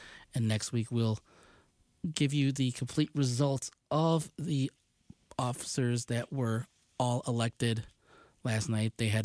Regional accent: United States; born there; I've always found it ironic, as a Filipino-American who is born here in the United States

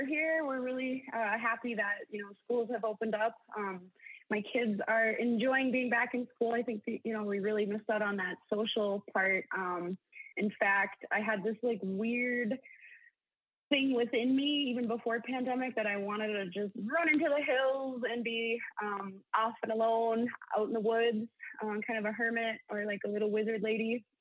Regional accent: Bois Forte, Minnesota, United States; since, you know, we're from Boys Fort, we got a lot of beautiful Indigenous people around us

